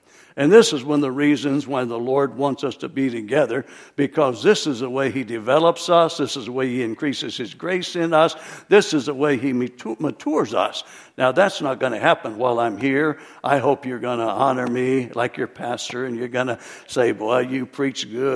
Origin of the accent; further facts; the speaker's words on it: Salinas, California, United States; I grew up in Salinas. It's kind of like a John Steinbeck.